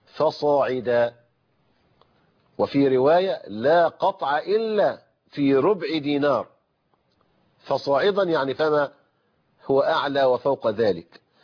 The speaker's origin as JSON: {"language": "Arabic", "country": "Egypt"}